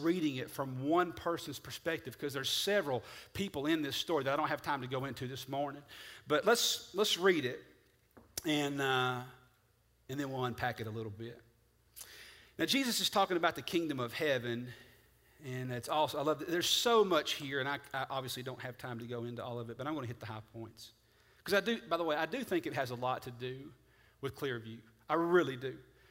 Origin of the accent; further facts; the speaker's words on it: Tullahoma, Tennessee, United States; accent: Southern; to say that I talk Southern. Okay, I grew up in Tullahoma, not far from here. I talk Southern